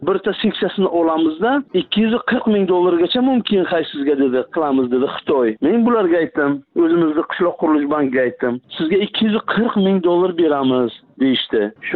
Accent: Bukhara, Bukhara Region, Uzbekistan; born there; Men Buxoro shahrida tug'ilganman. 50 yoshdaman.

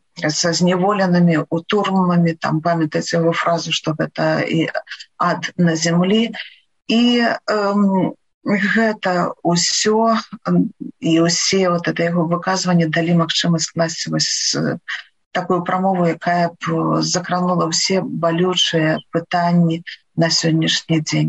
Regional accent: Loyew, Gomel Region, Belarus; born there; Я нарадзілася ў Лоеве, та самае лепшае месца не только в Беларуси, а на земле.

